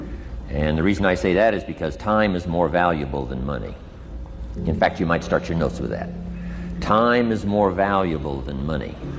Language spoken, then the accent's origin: English; Idaho, United States; I grew up in Idaho, farm country, southwest corner of Idaho. In fact, my father still lives on the old homestead where I grew up.